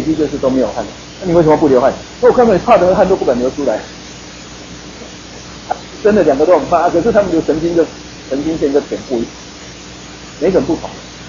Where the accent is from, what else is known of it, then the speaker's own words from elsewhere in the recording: Taiwan; 我们台湾人他们都拜拜，因为弄一些什么水果啊，好吃的东西就放在那边拜拜吗？